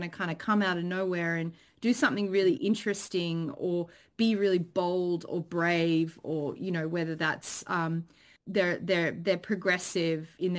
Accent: Australia; there's a real spirit, a can-do kind of spirit as Australian filmmakers in our industry.

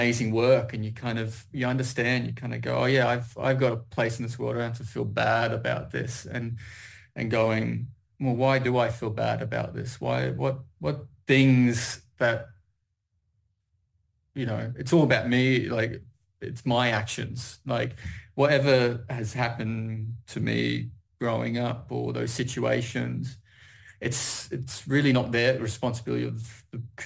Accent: Logan, Queensland, Australia; also born or lived in United Kingdom; Like primarily, I grew up in Logan, very working class community. And then I left and spent some time in the UK.

